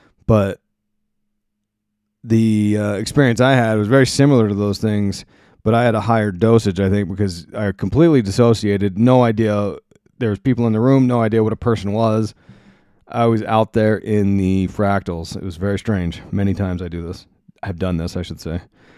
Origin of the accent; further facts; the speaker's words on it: Lancaster, Pennsylvania, United States; I grew up in Lancaster, PA, which is, I feel like Lancaster's got a surlier bunch than New York City.